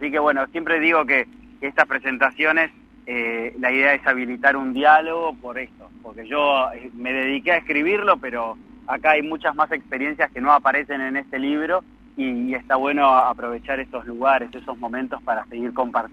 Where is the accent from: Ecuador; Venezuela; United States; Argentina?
Argentina; Buenos Aires; now in Chubut, Argentina; Yo estudié en la universidad, me gradué y soy de Buenos Aires, no soy de aquí de Chubut